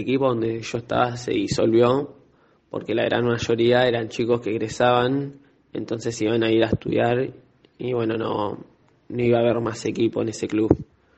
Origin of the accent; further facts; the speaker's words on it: Saldungaray, Buenos Aires Province, Argentina; now in Bahía Blanca, Argentina; yo soy de Salungaray.